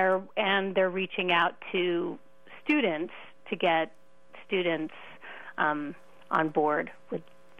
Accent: New York City, New York, United States; I grew up in New York City

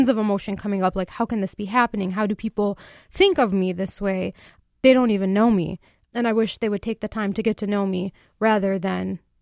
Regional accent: United States

